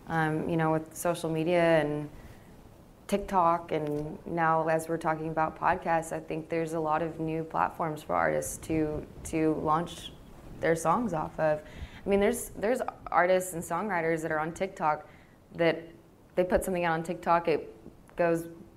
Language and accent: English; Amarillo, Texas, United States; I grew up in Amarillo, Texas, so I was raised on the classic country and red dirt country